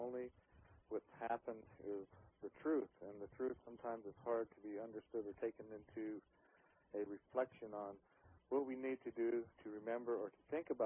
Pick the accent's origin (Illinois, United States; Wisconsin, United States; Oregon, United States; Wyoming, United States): Wyoming, United States; Well, as everyone knows, I'm from Wyoming.